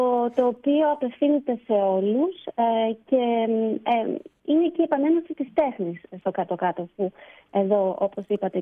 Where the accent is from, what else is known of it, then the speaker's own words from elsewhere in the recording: Greece; Γιατί εγώ σαν Ελληνίδα υπερασπιζόμουν, παρόλο που σαν ιστορικός ήμουν αντικειμενική, έθεσα και τις δύο πλευρές, και της Βρετανίας αλλά και της Ελλάδας.